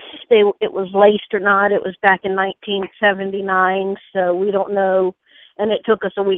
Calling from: Virginia, United States; Just south of Richmond, Virginia.

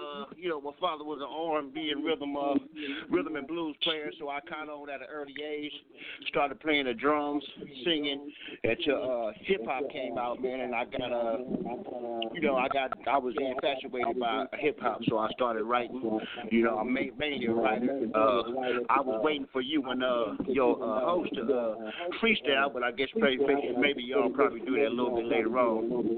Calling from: San Francisco, California, United States; San Francisco, California.

